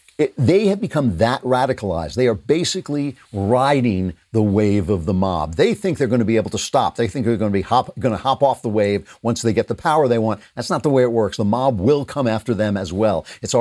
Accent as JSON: {"language": "English", "country": "United States", "said": "Just to say, I'm an American, I'll do any joke I want."}